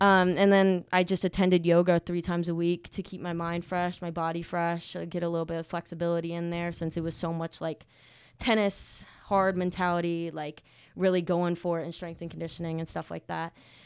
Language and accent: English; Fairhope, Alabama, United States; I am from Fairhope, Alabama. It is 45 minutes from Mobile, right across the bay.